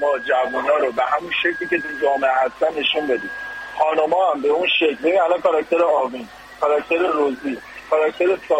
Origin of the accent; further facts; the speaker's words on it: Tehran, Tehran Province, Iran; من خودم تو اکباتان نوجوانی بزرگ شدم،